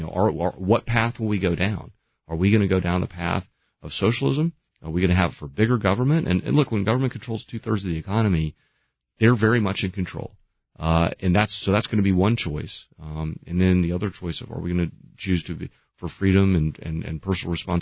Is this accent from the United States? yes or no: yes; United States; growing up in America in the 80s